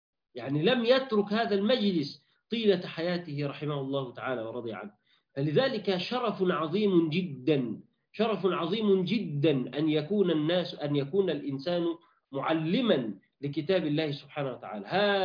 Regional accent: Egypt; عندنا في مصر

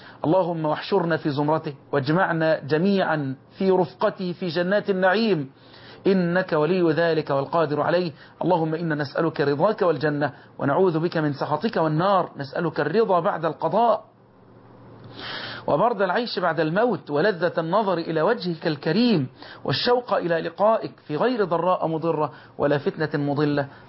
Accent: Egypt; اللهم احفظ بلدنا مصر

